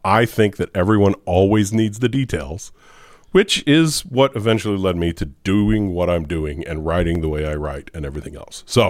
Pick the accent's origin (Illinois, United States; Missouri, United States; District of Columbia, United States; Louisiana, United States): Illinois, United States; I grew up in the Metro East. I was in Madison County across the river from St. Louis. So I grew up in the good state.